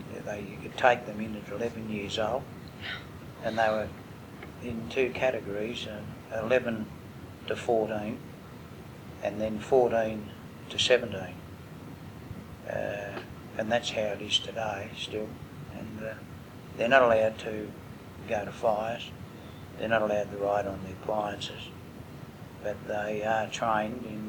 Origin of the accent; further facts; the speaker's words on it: Myrtleford, Victoria, Australia; where I grew up in Myrtleford, the northeast part of Victoria, where there were thousands upon thousand acres of pine plantations